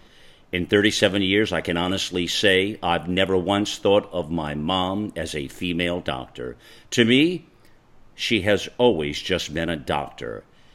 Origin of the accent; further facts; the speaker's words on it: Catalonia, Spain; I grew up just outside of Barcelona, a child of two highly successful professionals.